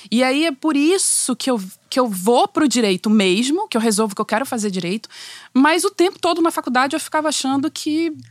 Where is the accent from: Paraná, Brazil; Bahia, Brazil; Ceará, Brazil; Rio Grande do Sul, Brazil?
Bahia, Brazil; Salvador; now in Rio de Janeiro, Brazil; Nasci em Salvador, sou soteropolitana. Uhum. Já vivo no Rio há muitos, muitos anos